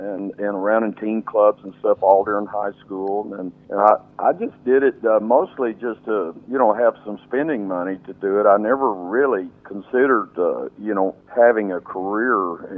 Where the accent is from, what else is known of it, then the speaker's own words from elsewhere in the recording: Oklahoma, United States; Well, I was born in Okmulgee, Oklahoma, right there in the heart of the Creek Indian country, that part of the country.